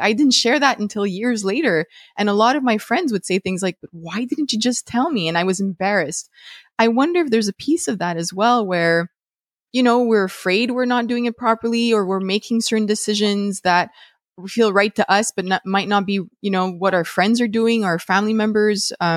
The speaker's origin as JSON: {"language": "English", "country": "Canada", "said": "Even here, even though I'm in Canada, I am Canadian. My husband comes from Italian descendants."}